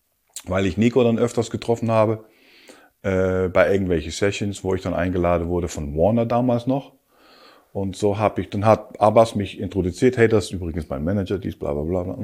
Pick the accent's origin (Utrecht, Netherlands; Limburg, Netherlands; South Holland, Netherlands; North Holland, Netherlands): South Holland, Netherlands; Rotterdam; German is a second language; Und ich bin natürlich Haferjung, ich komme aus Rotterdam.